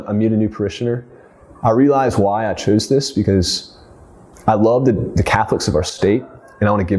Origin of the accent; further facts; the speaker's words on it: South Carolina, United States; Because I grew up in South Carolina, I love the state